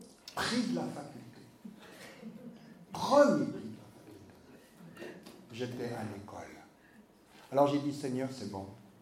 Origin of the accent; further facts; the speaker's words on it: Switzerland; je viens de Suisse.